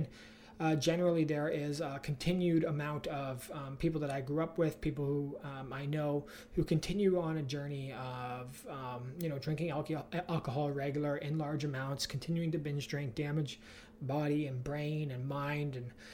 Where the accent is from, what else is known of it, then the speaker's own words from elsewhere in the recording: London, Ontario, Canada; I grew up in just outside of London, Ontario, in a country